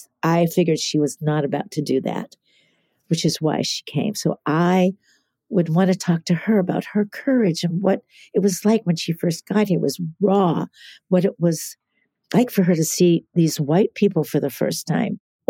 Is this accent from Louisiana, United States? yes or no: yes; New Orleans, Louisiana, United States; born there; So he was stationed in New Orleans, which is why I was born in New Orleans.